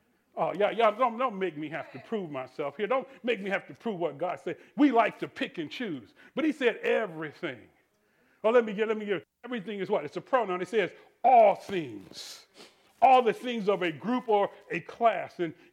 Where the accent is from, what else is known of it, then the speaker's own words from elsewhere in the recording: Missouri, United States; I use that phrase, you got to show me, because I'm from Missouri